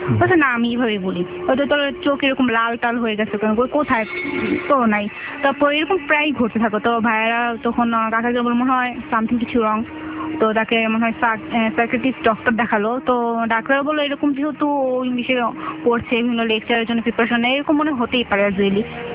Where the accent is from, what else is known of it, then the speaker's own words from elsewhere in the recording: Dhaka, Dhaka Division, Bangladesh; আমি স্টুডেন্ট, আমি আগারগাঁও থেকে এসেছি।